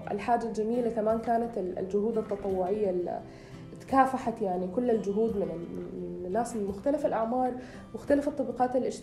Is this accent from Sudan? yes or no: yes; Sudan; لا أنا ولدت هنا وعشت حياتي هنا، كبرت هنا في السودان